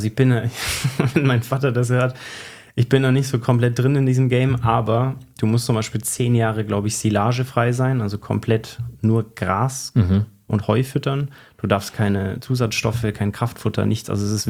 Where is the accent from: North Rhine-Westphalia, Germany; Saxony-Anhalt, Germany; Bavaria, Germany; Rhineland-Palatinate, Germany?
Bavaria, Germany; Aus dem Allgäu. Also ich bin aufgewachsen im Allgäu. Bin über Umwege jetzt auch wieder im Allgäu, aber da kommen wir noch gleich zu. Mhm. Und so ein typischer Landbursche.